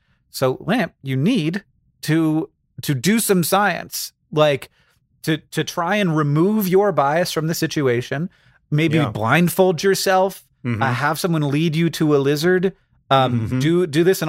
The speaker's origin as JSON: {"language": "English", "region": "Florida", "country": "United States", "tie": "born or raised there", "said": "When I grew up in Florida, we called them anoles"}